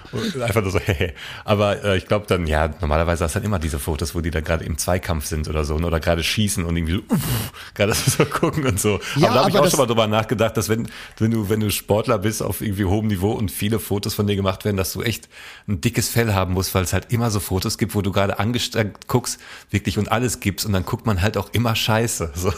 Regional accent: Hesse, Germany; ich bin Hesse

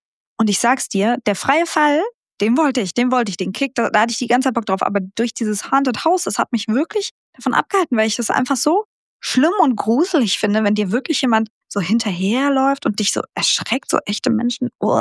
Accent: North Rhine-Westphalia, Germany; Ich bin ja in NRW aufgewachsen

